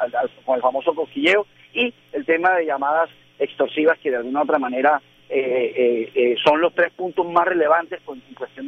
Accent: Barranquilla, Atlántico, Colombia; nosotros tenemos que, como barranquilleros, tener la percepción de estar seguros

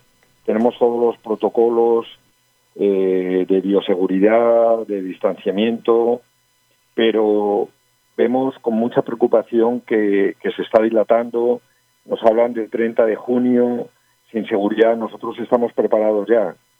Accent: Colombia; somos todos empresarios colombianos.

